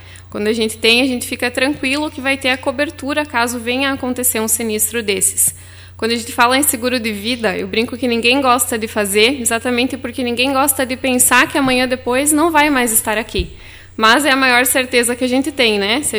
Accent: Tenente Portela, Rio Grande do Sul, Brazil; now in Frederico Westphalen, Brazil; Eu sou natural de Tenente Portela, mas resido em Frederico já há muitos anos, então já sou quase mais frederiquense hoje.

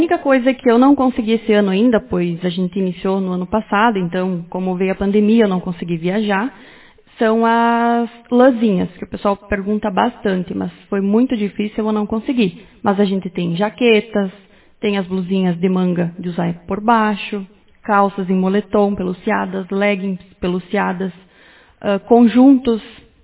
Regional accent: Alpestre, Rio Grande do Sul, Brazil; moved away as an adult; now in Iraí, Brazil; eu venho lá do interior de Alpestre, de Farinhas mais precisamente. Há uns 10 anos, 11 anos que eu estou morando aqui, casei.

